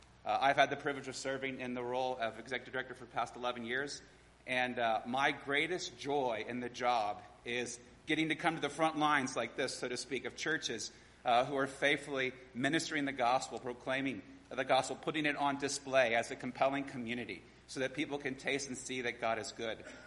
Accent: Houston, Texas, United States; I grew up in Houston, Texas, born there in 1975. Grew up in a non-Christian family. We grew up going to the Unitarian Church.

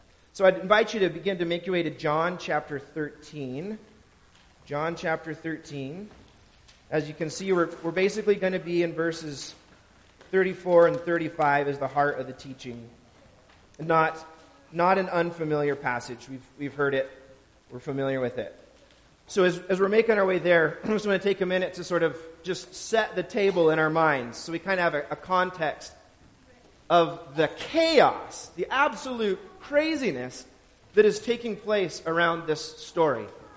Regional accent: Trigo, United States; I grew up in this area. I was born and raised in Trigo, went to high school in Eureka.

